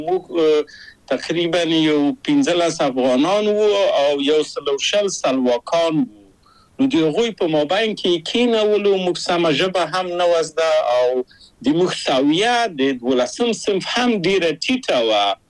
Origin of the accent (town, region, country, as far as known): Kabul, Afghanistan; moved away as an adult; now in Czechia